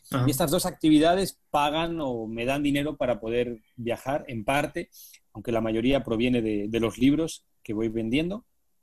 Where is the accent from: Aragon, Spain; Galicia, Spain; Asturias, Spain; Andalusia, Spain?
Asturias, Spain; y yo soy de Asturias.